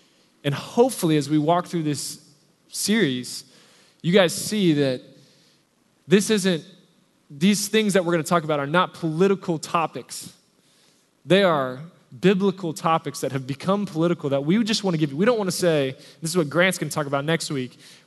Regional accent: United States; I'm American, so I'm Christian.

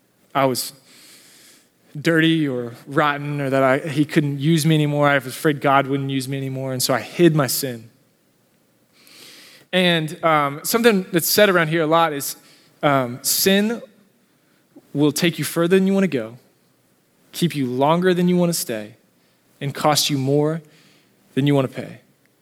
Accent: Dallas, Texas, United States; I'm a preacher's kid. I grew up here and in Dallas.

